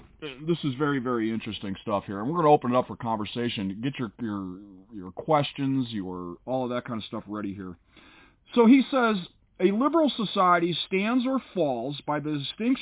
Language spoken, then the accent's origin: English; Chicago, Illinois, United States; The Northern, or at least where I grew up in Chicago, we were raised that Southern people were kind of slow and backwards